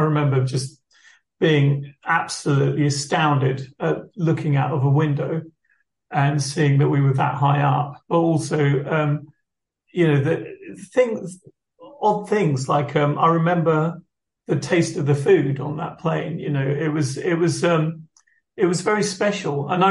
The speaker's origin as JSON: {"language": "English", "town": "Rochester", "country": "United States", "tie": "born or raised there", "said": "I enjoyed a lot of things about growing up in Rochester, and I don't think I'd change it."}